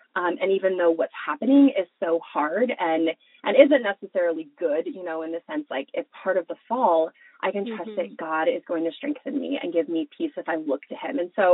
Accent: Texas, United States; But yeah, born and raised in Texas, and then got married around 24. I've been married for about 8 years to my husband, Zach.

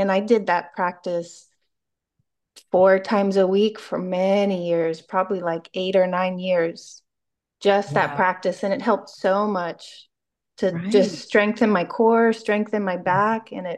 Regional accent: Miami, Florida, United States; We grew up in Miami. And I love the heat and the humidity and the tropical weather.

